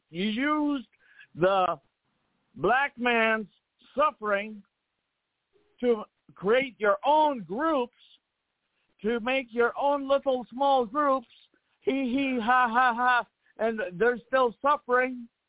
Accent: Palestine; I'm standing with my indigenous people from Africa. I'm from Palestine.

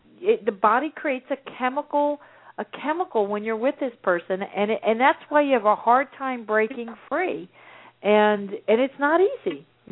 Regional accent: New Jersey, United States; I worked for 3 different banks while I was growing up in New Jersey.

